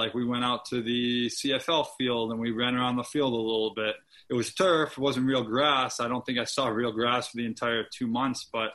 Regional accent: Syracuse, New York, United States; Yep, born and raised. Played hockey there till I was 15, and then, yeah.

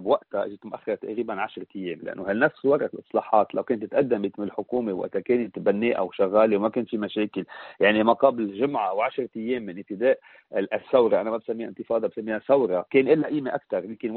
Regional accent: Lebanon; اللي نقدر نحن نقوم فيها كلبنانيين

